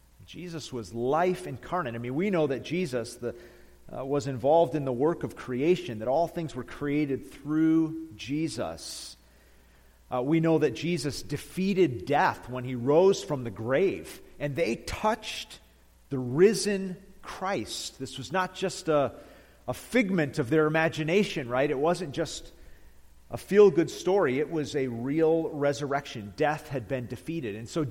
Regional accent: Detroit, Michigan, United States; Growing up in Detroit, I collected a lot of signatures, right?

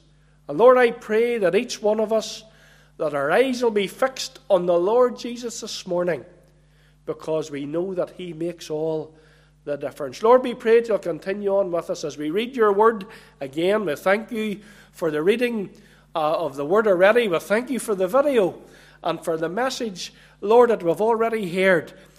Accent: Cookstown, Northern Ireland, United Kingdom; Our brother said that I was from Macrafelt, and he is right, but I was just thinking on the way up this morning, I'm actually not from too far from here. I was brought up in Cookstown, so really only about half an hour, I think, across the road.

